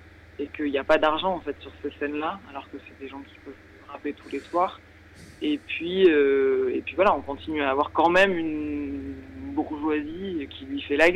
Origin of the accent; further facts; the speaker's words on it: Île-de-France, France; Je dis notre parce que moi j'ai grandi en Seine-Saint-Denis.